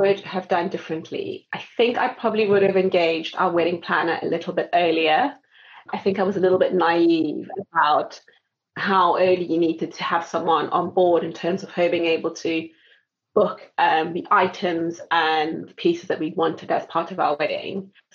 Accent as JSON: {"language": "English", "country": "South Africa", "said": "So being South African, I'm from a tribe called the Xhosa tribe."}